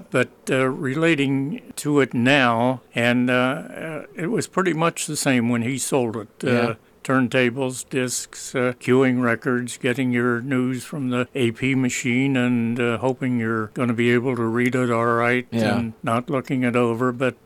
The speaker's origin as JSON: {"language": "English", "town": "Altoona", "region": "Pennsylvania", "country": "United States", "tie": "born or raised there", "said": "Altoona, my hometown, incidentally"}